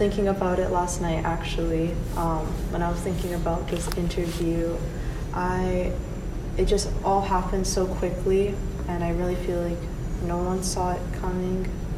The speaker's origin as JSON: {"language": "English", "town": "Greenwich", "region": "Connecticut", "country": "United States", "said": "I'm from Connecticut, and I'm from a town called Greenwich"}